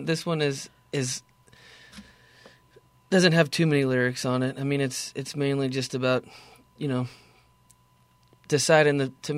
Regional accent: Austin, Texas, United States; moved away; But I'm originally from Austin, Texas, and it was kind of hard to.

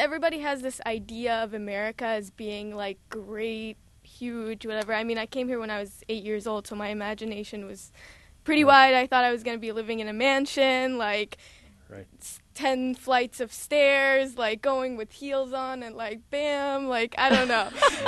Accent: Kuwait; also born or lived in Iraq; I was born and raised in Kuwait, but originally from Iraq.

